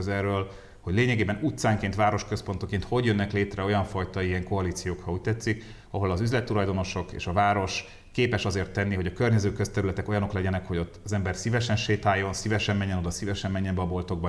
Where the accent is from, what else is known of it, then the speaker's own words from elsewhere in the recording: Budapest, Hungary; de azért nekem minden szál Budapesthez köt, itt születtem, itt éltem világéletemben.